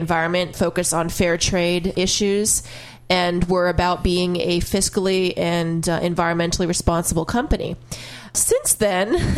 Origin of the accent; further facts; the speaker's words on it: Seattle, Washington, United States; I, for those of you who don't know yet, I'm originally from Seattle.